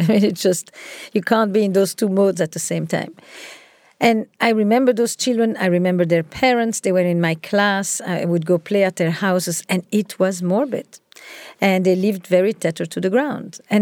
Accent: Antwerp, Flanders, Belgium; So I grew up in Antwerp, in Belgium

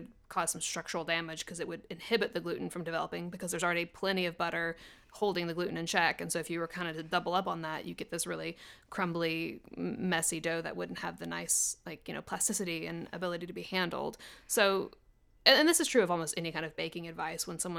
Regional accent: the South, United States; I'm from the South.

